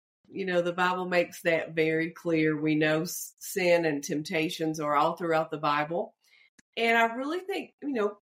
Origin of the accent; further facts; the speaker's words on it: Kentucky, United States; I grew up in Kentucky, a teacher, an art teacher in high school, and thought I'd retire at that.